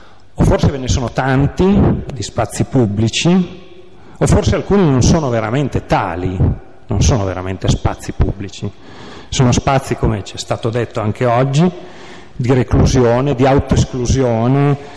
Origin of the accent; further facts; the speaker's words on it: Turin, Piedmont, Italy; io sono di Torino